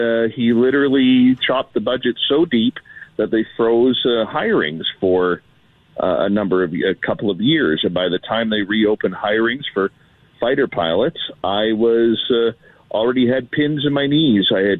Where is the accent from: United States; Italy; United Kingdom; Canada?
Canada; Well, being Canadian and a known Canadian to your listeners